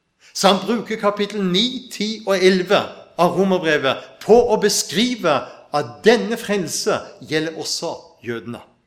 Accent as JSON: {"language": "Norwegian", "town": "Lindesnes", "region": "Agder", "country": "Norway", "tie": "born or raised there", "said": "Og jeg vokste opp der ute ved Lindesnes, så jeg liker når det blåser litt."}